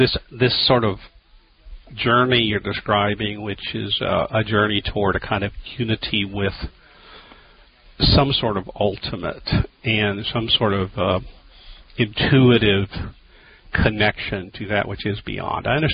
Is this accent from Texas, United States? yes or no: yes; Texas, United States; maybe it's just because I'm a Texan and American and a Republican